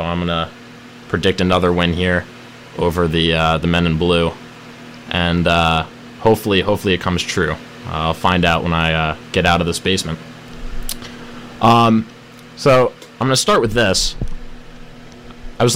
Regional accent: Connecticut, United States; I found a better story about a man in my home state, Connecticut

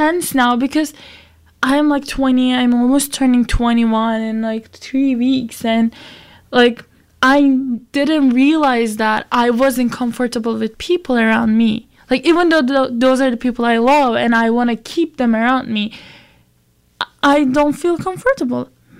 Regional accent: Turkey; moved away as an adult; I was born in Turkey and I went to boarding school for high school because, I didn't want to stay in the city that I was born

